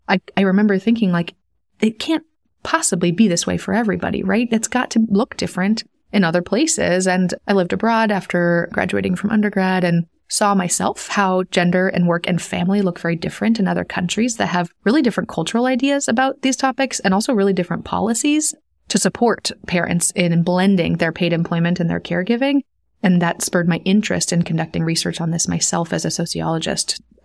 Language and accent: English; United States; now in Sweden; as an American living in Sweden